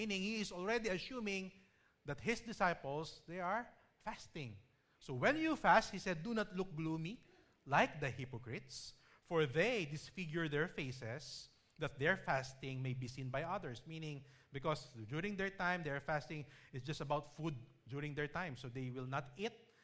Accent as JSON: {"language": "English", "country": "Philippines", "said": "So, being a Filipino, we love to eat food, right?"}